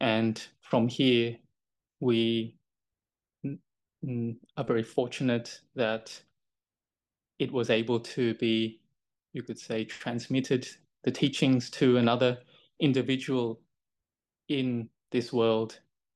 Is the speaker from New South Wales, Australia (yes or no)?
yes; Sydney, New South Wales, Australia; born there; I was born in Sydney